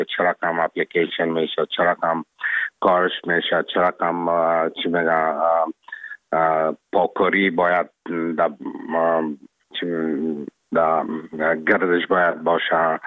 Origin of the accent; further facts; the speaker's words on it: Afghanistan; now in Czech Republic; من افغان هستم، از افغانستان هستم